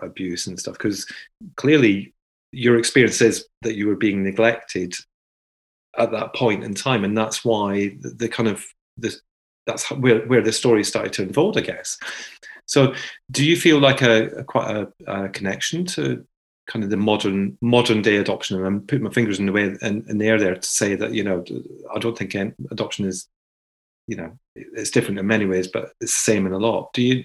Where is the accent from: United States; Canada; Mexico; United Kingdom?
United Kingdom; Scotland; as a Scottish person myself, growing up in an area that was, you know, we didn't have any people of colour.